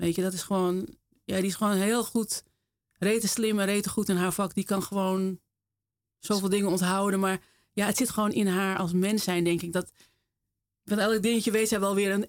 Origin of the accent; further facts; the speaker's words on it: Wormerveer, North Holland, Netherlands; Ik kom uit Wormerveer.